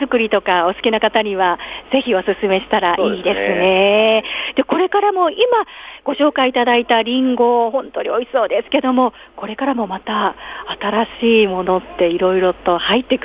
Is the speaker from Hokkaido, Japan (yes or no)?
no; Tottori, Japan; 私鳥取県の出身なので